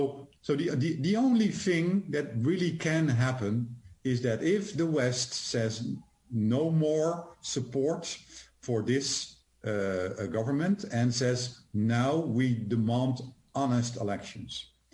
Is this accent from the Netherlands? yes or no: yes; Netherlands; I'm from the Netherlands